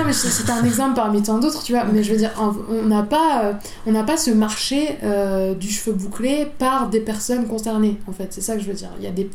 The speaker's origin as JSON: {"language": "French", "region": "Hauts-de-France", "country": "France", "said": "Du coup, moi à la base je suis du Nord"}